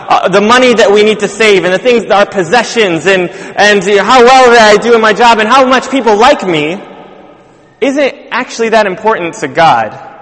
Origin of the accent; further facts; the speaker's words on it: London, United Kingdom; I come all the way from South London just to come and preach for you guys